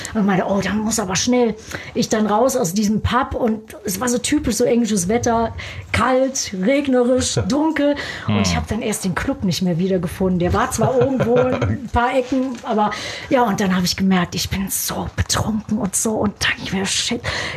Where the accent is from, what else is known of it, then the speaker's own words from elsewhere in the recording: Germany; now in United States; aber Deutschland ist immer noch so, meine Wurzel, meine Heimat.